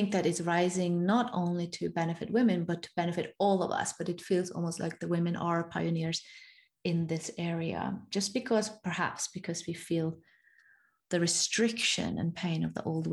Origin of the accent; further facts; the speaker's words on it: Norway; English is a second language; I come from the Norway